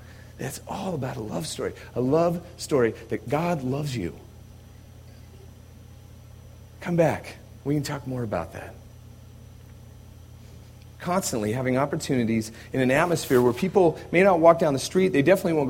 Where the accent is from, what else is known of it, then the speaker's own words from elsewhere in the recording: United States; accent: American; now in Australia; I'm the only one that's actually in the office with an American accent. I'm an Australian now